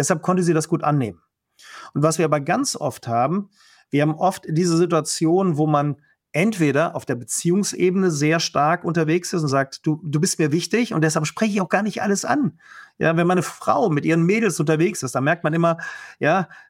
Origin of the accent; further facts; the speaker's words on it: Cologne, North Rhine-Westphalia, Germany; Ich komme aus Köln.